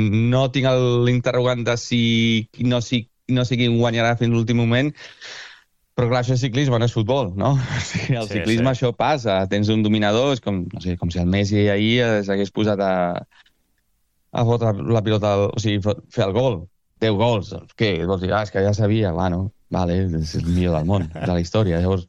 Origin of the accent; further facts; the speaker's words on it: Argentina; Clar, jo he crescut a l'Argentina